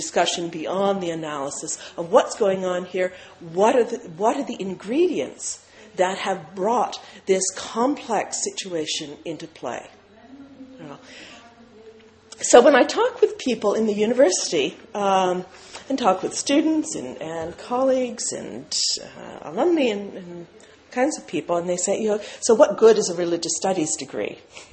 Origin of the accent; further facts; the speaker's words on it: United States; and I say this as an American, I think, which I am